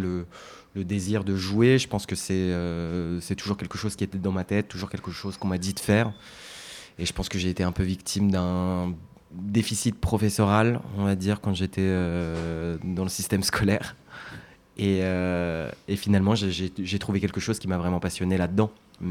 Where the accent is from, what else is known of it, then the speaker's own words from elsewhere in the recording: France; J'ai une mère qui est autrichienne, donc j'ai eu la chance de grandir avec trois langues parce que j'ai grandi en France, un père américain et une mère autrichienne.